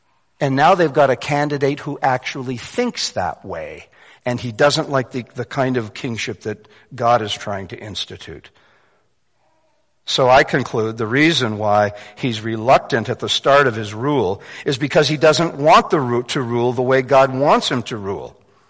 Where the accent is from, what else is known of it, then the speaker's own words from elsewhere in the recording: Winnipeg, Manitoba, Canada; I grew up in Winnipeg, where they invented winter.